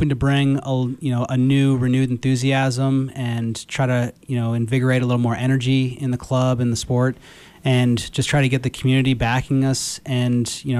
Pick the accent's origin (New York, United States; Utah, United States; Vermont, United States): Vermont, United States; Stowe; I grew up in Vermont and around Stowe area, Waterbury, and grew up skiing at Cochrane Ski Area, which is a pretty famed small resort.